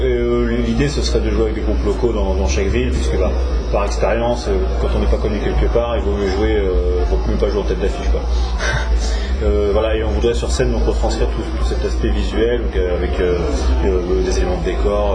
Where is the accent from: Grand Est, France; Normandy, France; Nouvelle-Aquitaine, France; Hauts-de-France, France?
Hauts-de-France, France; on est de l'Oise.